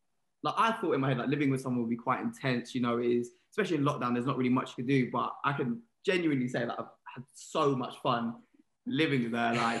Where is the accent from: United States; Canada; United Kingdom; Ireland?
United Kingdom; London; Obviously, she's from London, I'm from London